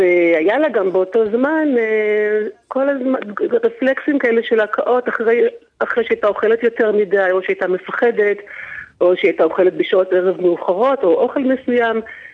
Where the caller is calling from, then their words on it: Central Israel, Israel; שלום, אני מדברת ממרכז הארץ.